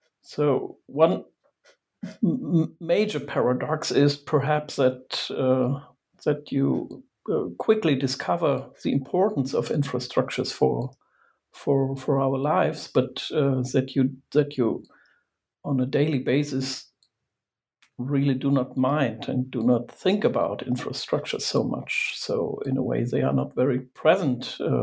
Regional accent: Germany; I'm from Germany

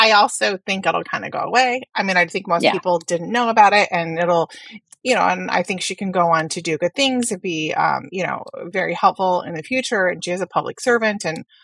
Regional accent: Edmond, Oklahoma, United States; And I remember my hometown newspaper. The Edmond Sun in Edmond, Oklahoma

